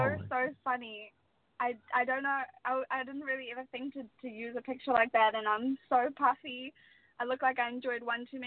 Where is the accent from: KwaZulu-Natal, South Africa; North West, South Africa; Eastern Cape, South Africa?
Eastern Cape, South Africa; Elliot; that whole song is all about me growing up in Elliot in South Africa.